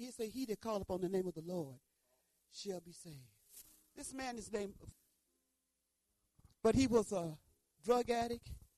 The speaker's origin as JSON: {"language": "English", "town": "Detroit", "region": "Michigan", "country": "United States", "tie": "born there", "said": "And I was born in Detroit in the gutter, you know what I'm saying?"}